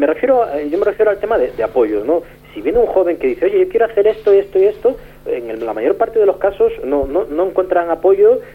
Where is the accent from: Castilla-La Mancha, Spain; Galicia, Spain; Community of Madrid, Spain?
Galicia, Spain; Yo como soy gallego de origen